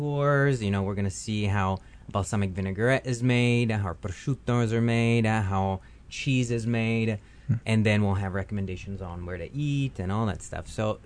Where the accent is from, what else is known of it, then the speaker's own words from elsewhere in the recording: Italy; English is a second language; moved away as an adult; now in Kansas City, United States; I come from Italy. I moved to the United States in 2018, and I tried all the Italian restaurants in Kansas City